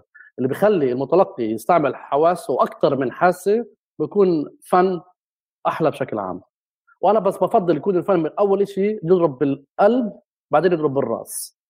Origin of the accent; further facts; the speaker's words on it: Jerusalem, Palestine; مع إني أنا ابن القدس، مع إني ابن البلد القديمة يا أخي، بس حسيت القدس كلها منفية